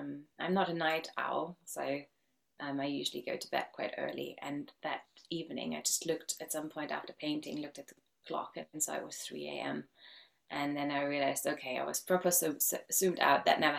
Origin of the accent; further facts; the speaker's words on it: Germany; also born or lived in Iceland; So, I'm originally from Germany